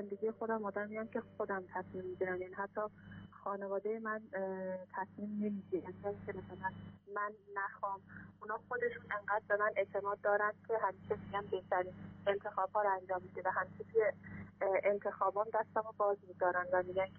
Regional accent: Semnan, Iran; از سمنان خدمتتون. متولد ایرانم و توی ایران به دنیا آمدم توی همون سمنان و اونجا بزرگ شدم و فعلا هم دانشجوی ترم آخر حقوق توی دانشجوی سمنان.

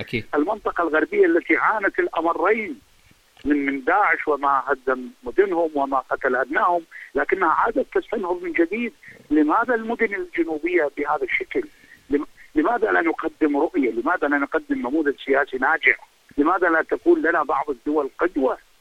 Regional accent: Iraq; وانا ابن العراق، ولن اخشى احد عندما اقول الحقيقه.

